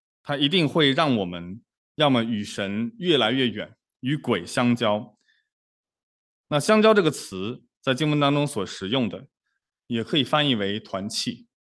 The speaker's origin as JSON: {"language": "Chinese", "region": "Shandong", "country": "China", "tie": "born or raised there", "said": "我老家是山东的，那我们在山东的任何的宴会排座位都是有一个讲究的"}